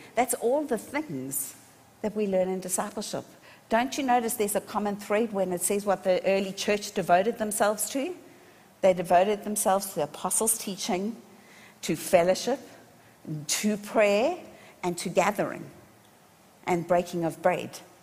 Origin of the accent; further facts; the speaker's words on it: South Africa; accent: South African; I have a South African accent because I grew up in South Africa.